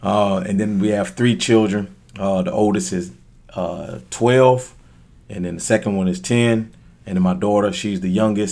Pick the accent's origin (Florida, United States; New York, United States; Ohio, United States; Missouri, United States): Florida, United States; Miami; Well, I'm originally from Miami, Florida. Okay. Mother and father, you know, raised me in that area.